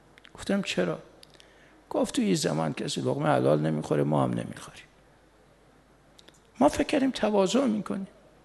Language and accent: Persian; Mashhad, Razavi Khorasan, Iran; ما بچه مشهدیم